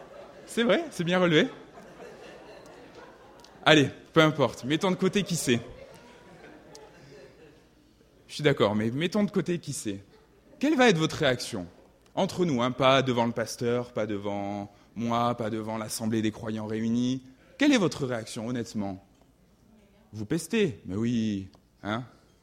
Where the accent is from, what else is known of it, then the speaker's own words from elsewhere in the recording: France; now in Switzerland; moi, je ne suis pas depuis très longtemps, très très longtemps en Suisse, hein, mais je me permets quelques remarques en tant que Français immigré.